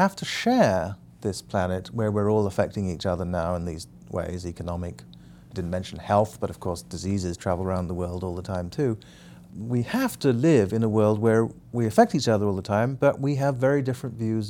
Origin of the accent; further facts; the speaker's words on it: Ghana; also born or lived in England; now in United States; I was born in England. I was born a British citizen. I actually was a British citizen while I was growing up in Ghana. And I'm now an American citizen.